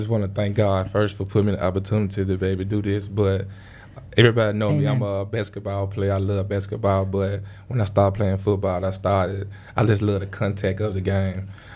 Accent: Memphis, Tennessee, United States; I'm from Memphis, Tennessee. I grew up, born and raised in Memphis.

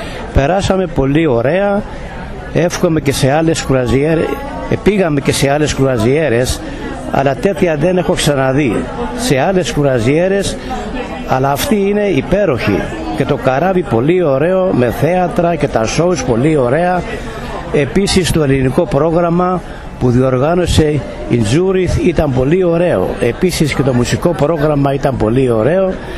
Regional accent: New York City, New York, United States; είμαι από τη Νέα Υόρκη, η καταγωγή μου είναι από Τυχείο

